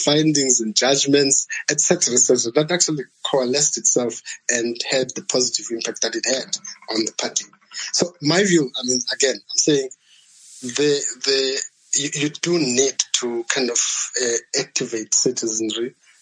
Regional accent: Eastern Cape, South Africa; I mean, I come from the Eastern Cape

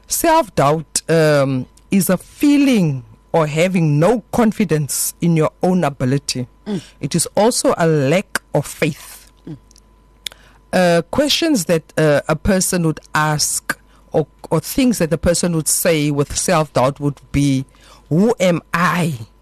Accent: King William's Town, Eastern Cape, South Africa; I am from the Eastern Cape, King Williamstown.

